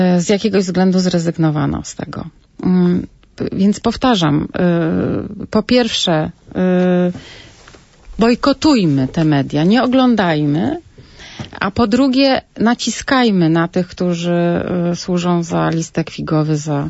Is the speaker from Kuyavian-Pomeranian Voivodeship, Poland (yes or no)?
no; Katowice, Silesian Voivodeship, Poland; a ja jestem katowiczanką